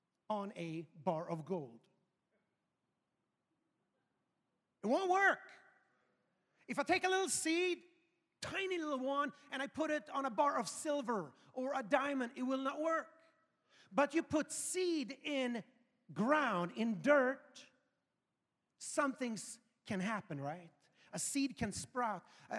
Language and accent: English; Sweden; English is a second language; Preach it, white boy, was like 80%. I'm born and raised in Sweden, so yes, I can relate.